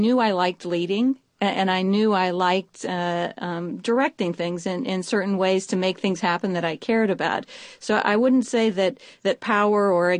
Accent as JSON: {"language": "English", "town": "Reno", "region": "Nevada", "country": "United States", "tie": "born or raised there", "said": "That's right. I grew up in Reno, Nevada."}